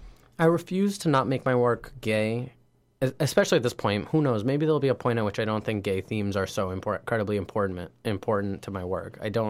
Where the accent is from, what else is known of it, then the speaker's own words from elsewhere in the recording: Queens, New York, United States; right. And so like I'm also from Queens, New York. I grew up with like a proliferation of different identities to myself.